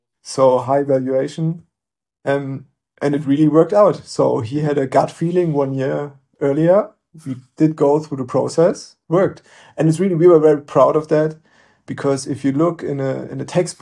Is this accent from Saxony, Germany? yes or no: yes; Dresden, Saxony, Germany; And because I'm from Dresden